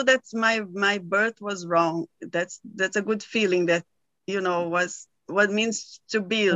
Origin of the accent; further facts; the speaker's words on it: Brazil; English is a second language; I born in the sixth. I'm from Brazil